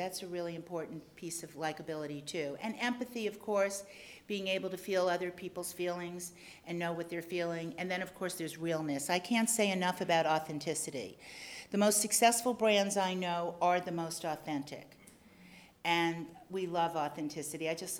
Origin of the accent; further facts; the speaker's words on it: New York, United States; Well, I am from New York, and I do talk fast